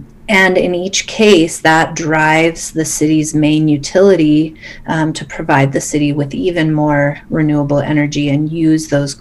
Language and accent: English; Albuquerque, New Mexico, United States; I was born and raised in Albuquerque. My mother gave birth to me at Presbyterian Hospital. I went to Albuquerque High School.